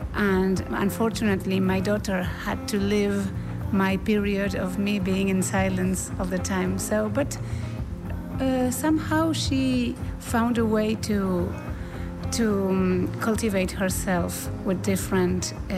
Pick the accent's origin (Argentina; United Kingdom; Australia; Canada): Argentina; English is a second language; as you just said, and I am a musician from Argentina.